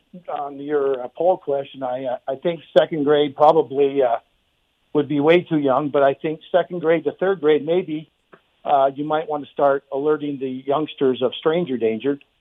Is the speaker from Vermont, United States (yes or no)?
yes; Vermont, United States; I mean, I have a friend of mine who lives back in Vermont, my home state